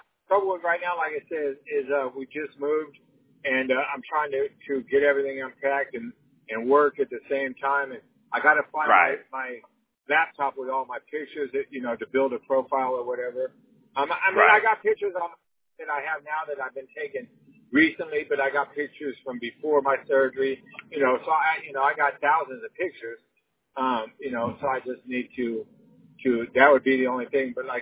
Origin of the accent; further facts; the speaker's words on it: California, United States; I came from California